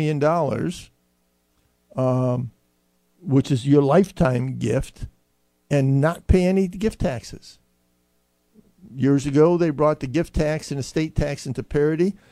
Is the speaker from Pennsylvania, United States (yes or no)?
yes; Pennsylvania, United States; now in Virginia, United States; I came here from Pennsylvania.